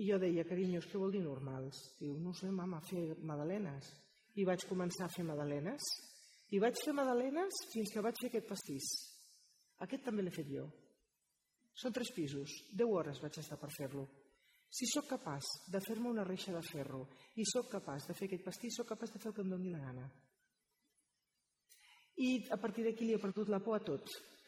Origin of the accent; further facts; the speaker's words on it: Sant Boi de Llobregat, Catalonia, Spain; jo sóc de Sant Boi, he anat tota la vida a un col·le públic, a una escola pública, i a un institut